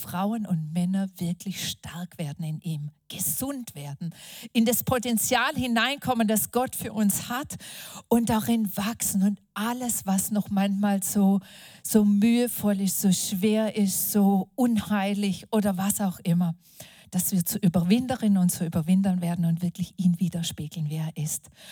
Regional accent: Dettingen an der Erms, Baden-Württemberg, Germany; wir kommen hier aus der Ecke, mein Mann und ich aus Dettingen-Erms. Da sind wir aufgewachsen

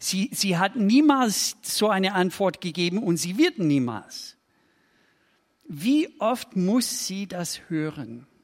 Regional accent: Minnesota, United States; German is a second language; moved away as an adult; Ich komme aus Bundesstaat Minnesota in den USA. Das liegt im Norden, grenzt Kanada. Wunderschöne Gegend. Da haben wir viele aus Skandinavien, auch viele Deutsche dazu. Und da bin ich aufgewachsen.

